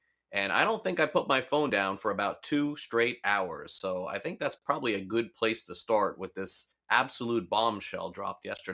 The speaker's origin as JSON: {"language": "English", "region": "Florida", "country": "United States", "tie": "born or raised there", "said": "yes, this is my hometown. I live in South Florida."}